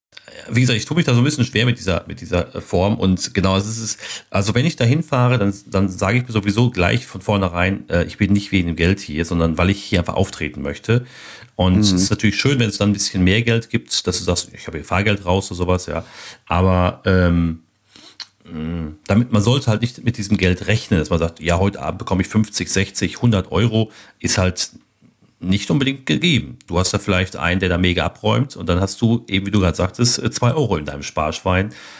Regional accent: Steinfurt, North Rhine-Westphalia, Germany; Dazu habe ich noch Shows eben hier in meinem Heimatort in Steinfurt, im Nachbarort oder in Nachbarorten.

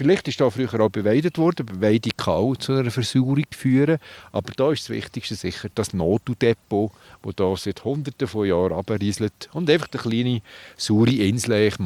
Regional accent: Switzerland; Es gibt zwei Alpenrosenarten bei uns in der Schweiz.

